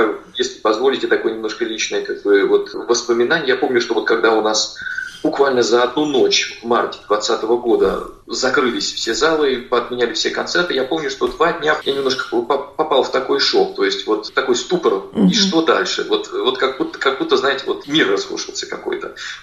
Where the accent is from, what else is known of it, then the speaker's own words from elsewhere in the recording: Saint Petersburg, Russia; born there; я родился в Ленинграде